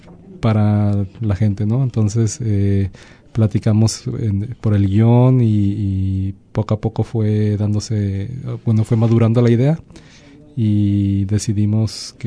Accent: Guadalajara, Jalisco, Mexico; yo nací en Guadalajara, soy originario de allá. Y llegué aquí a la región en el 2001 a estudiar la carrera de Ingeniero en Recursos Naturales.

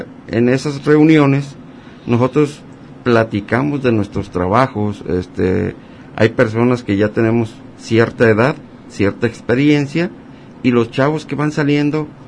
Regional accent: Autlán, Jalisco, Mexico; nosotros no nada más somos de Autlán.

